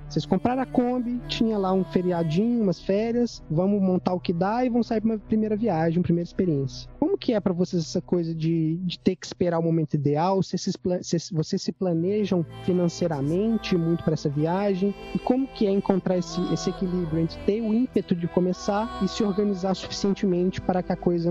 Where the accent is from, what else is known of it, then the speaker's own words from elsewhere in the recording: Minas Gerais, Brazil; Eu sou de Minas